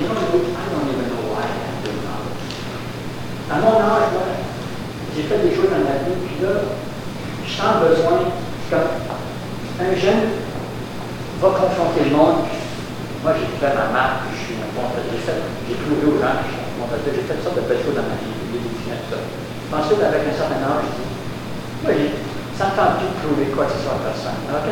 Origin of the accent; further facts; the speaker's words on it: Ottawa, Ontario, Canada; Tout ce que j'ai connu dans le quartier dans lequel j'ai grandi à Ottawa, dans le quartier francophone